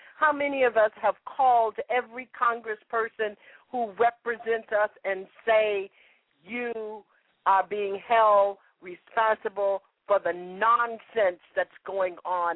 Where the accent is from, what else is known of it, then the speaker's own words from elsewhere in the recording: the South, United States; I grew up in the South and I learned that when you go outside of the community and the community has your back, that is when you are powerful.